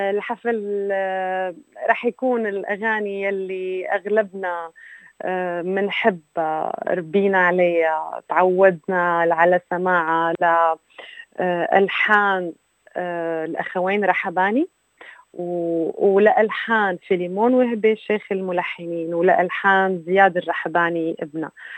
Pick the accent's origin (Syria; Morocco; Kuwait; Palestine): Syria; مدى محبتنا كسوريين أو كعرب